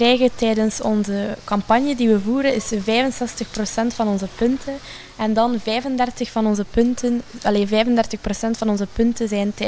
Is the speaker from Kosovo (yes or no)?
no; Idegem, Flanders, Belgium; Ik ben 17 jaar en ik kom uit Idegem.